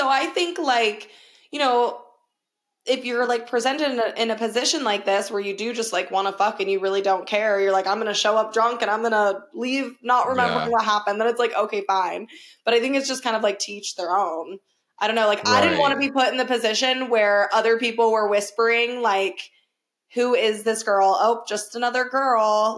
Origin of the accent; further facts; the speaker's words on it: Arizona, United States; I've born and raised in Arizona, so I've never dealt with like the going home for the holidays. I am home, you know?